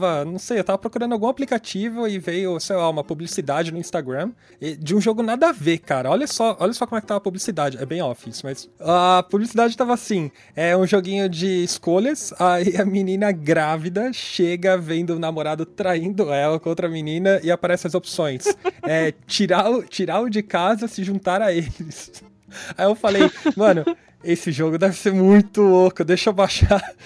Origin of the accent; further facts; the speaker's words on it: São Paulo, Brazil; Mas como bom paulista também, se a gente for pra Fortaleza, a gente vai falar que é o maior calor que a gente já viu na vida